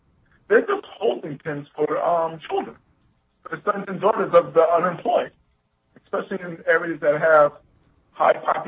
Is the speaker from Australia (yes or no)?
no; New York, United States; Okay, and, you know, I'm from New York. I'm from New York City, but upstate New York, which, you know, is very similar to, let's say, Ohio, Indiana